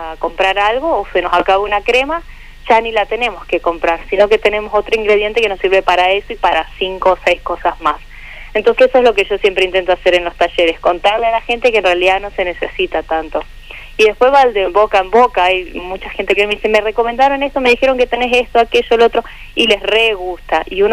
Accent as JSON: {"language": "Spanish", "town": "Valle María", "region": "Entre Ríos", "country": "Argentina", "said": "pues yo en realidad soy de Valle María"}